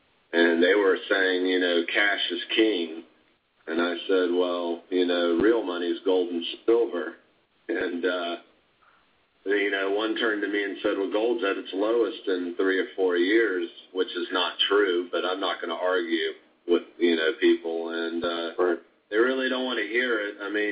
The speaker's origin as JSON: {"language": "English", "region": "East Coast", "country": "United States", "said": "I'm from the East Coast, so you know, I have to always think of those terms"}